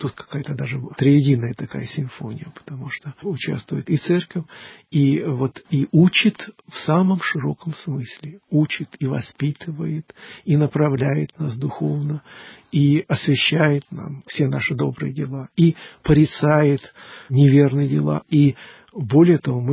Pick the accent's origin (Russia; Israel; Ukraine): Ukraine; Я по отцу украинец, а по матери русский, но родился и вырос на Украине.